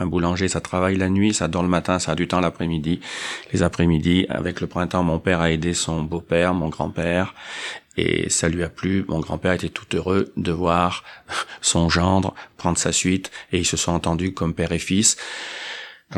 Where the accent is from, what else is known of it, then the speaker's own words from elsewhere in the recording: Auvergne-Rhône-Alpes, France; on est de la Haute-Loire, il faut qu'on remonte en Haute-Loire, ce sont nos origines.